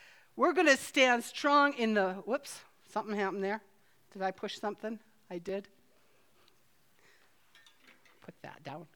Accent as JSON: {"language": "English", "country": "Canada", "said": "I'm a Canadian, sorry."}